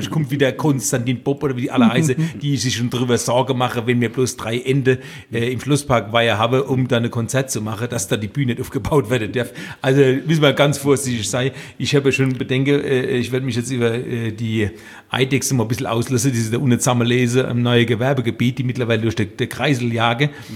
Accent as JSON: {"language": "German", "town": "Weinheim", "region": "Baden-Württemberg", "country": "Germany", "said": "Wir sind ja quasi, du als Mannheimer, die Weinheimer schon immer als Odenwiller gesehen, weil wir am Tor zum Odenwald quasi wohnen."}